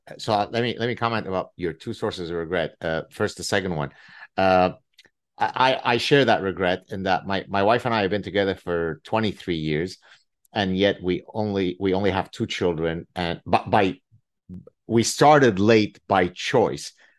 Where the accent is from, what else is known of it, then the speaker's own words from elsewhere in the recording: Lebanon; first language ar; English is a second language; So my mother tongue is Arabic. So I speak Arabic, French fluently, English and Hebrew. We're Lebanese Jews.